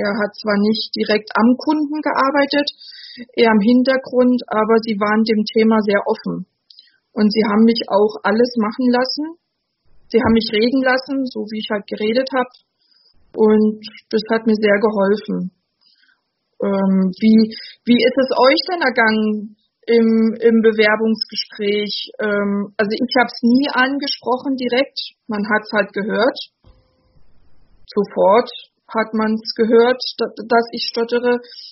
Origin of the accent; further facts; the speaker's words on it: Berlin, Germany; Ich komme aus Ostberlin